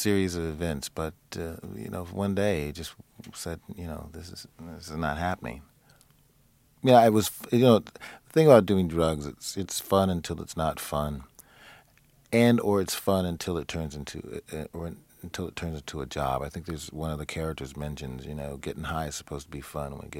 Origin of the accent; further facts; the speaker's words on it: Detroit, Michigan, United States; And I'm from Detroit, and Detroit's a very, very sort of musically competitive town.